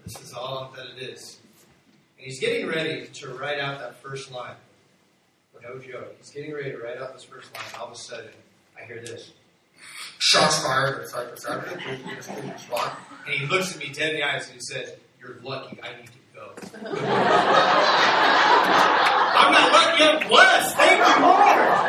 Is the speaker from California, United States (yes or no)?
yes; Chino, California, United States; I was in my hometown of Chino, and I went to a stop sign